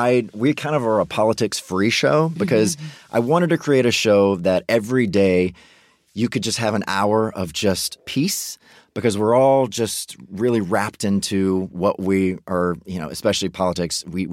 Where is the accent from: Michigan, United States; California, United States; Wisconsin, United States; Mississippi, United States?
Mississippi, United States; I'm from Mississippi, so mm-hmm. it's still very taboo.